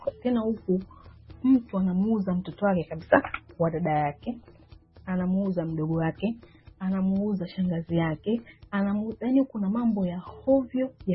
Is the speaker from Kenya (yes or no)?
no; Tanzania; now in Turkey; mimi ni Mtanzania naishi nchini Uturuki.